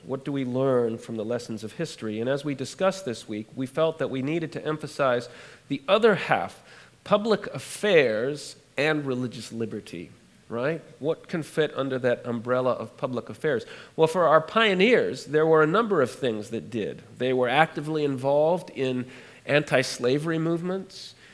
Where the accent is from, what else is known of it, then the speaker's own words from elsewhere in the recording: United Kingdom; born there; I was born in England, so I know something about the monarchy.